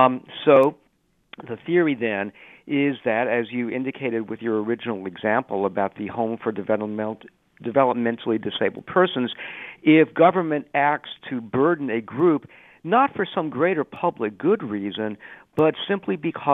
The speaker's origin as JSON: {"language": "English", "town": "San Antonio", "region": "Texas", "country": "United States", "tie": "born or raised there", "said": "I was born and raised in San Antonio, lived there for the first 17 years of my life."}